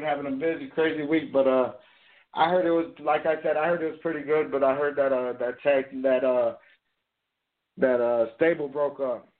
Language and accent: English; Detroit, Michigan, United States; and I'm from Detroit myself, you know what I'm saying.